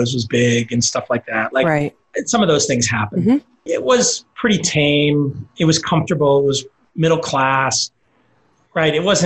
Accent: Dallas, Texas, United States; I grew up Jewish in Dallas, Texas. I was one of, you know, four Jews in a big high school, 1,000, 2,000 people.

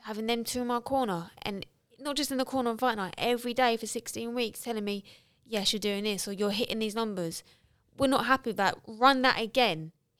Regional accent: Ireland; I'm Irish. I'm fiery, okay?

